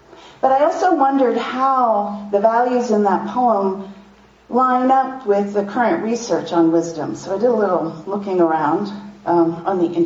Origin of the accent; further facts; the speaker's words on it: Pennsylvania, United States; my parents and my own childhoods growing up in Amish and Mennonite communities in central Pennsylvania.